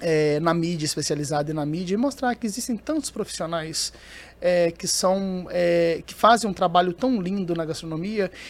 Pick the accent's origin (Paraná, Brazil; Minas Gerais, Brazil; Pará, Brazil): Minas Gerais, Brazil; eu sou de Minas Gerais, né? Uhum. E eu vejo com um lugar de fala como que o meu estado de origem é um estado racista. E eu falo isso, eu sou mineiro, vivi na pele